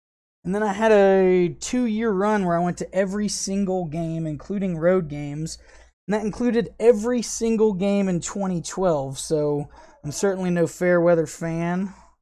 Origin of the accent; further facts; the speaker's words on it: Fairhope, Alabama, United States; now in Ogden, United States; And I grew up in Fairhope, Alabama. After several years out in Auburn, I have since migrated out to Ogden, Utah, where I'm living life, but just as big of an Auburn fan as I've ever been.